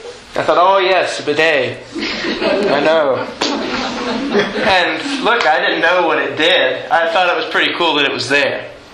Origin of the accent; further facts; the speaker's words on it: Alabama, United States; I remember, you know, I'm from Alabama, I'm a simple guy